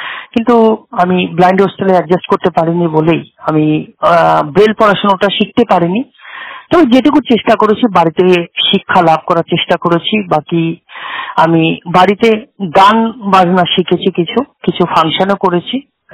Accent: West Bengal, India; অশোকনগর জেলা উত্তর চব্বিশ পরগনা থেকে

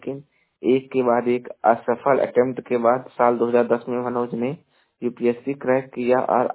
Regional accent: Jaunpur, Uttar Pradesh, India; और मैं उत्तर प्रदेश के जौनपुर जिले का निवासी हूं

